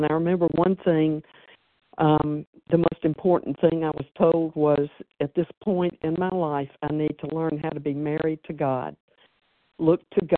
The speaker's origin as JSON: {"language": "English", "region": "the South", "country": "United States", "tie": "born or raised there", "said": "growing up in the South, I was taught that, you know, getting married and finding the right husband who could take care of me was one of my main purposes in life."}